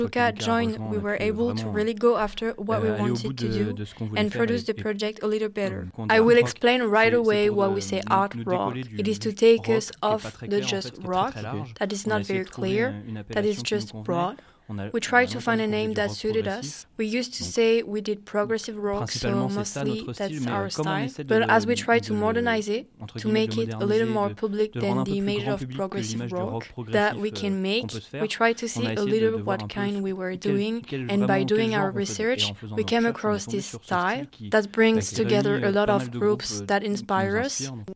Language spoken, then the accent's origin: English; Pays de la Loire, France; We come from Maine-et-Loire, between Cholet and Angers.